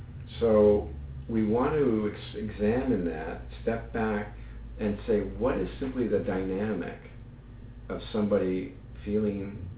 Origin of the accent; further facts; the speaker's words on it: Kirkland Lake, Ontario, Canada; I was born in Northern Ontario, Kirkland Lake. I grew up in Canada, I'm Canadian